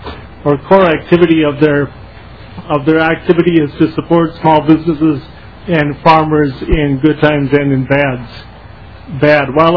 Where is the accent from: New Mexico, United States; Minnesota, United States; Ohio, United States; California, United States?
Minnesota, United States; Glenwood; I grew up in Glenwood, Minnesota